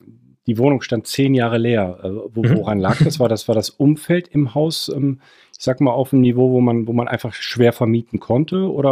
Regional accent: Cologne, North Rhine-Westphalia, Germany; Man sieht ich selbst als Kölner aus NRW

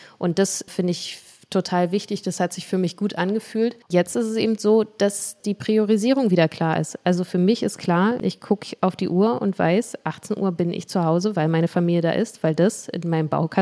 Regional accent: Berlin, Germany; in meinem gewohnten Umfeld, in meiner Heimat, in Berlin und in Marzahn.

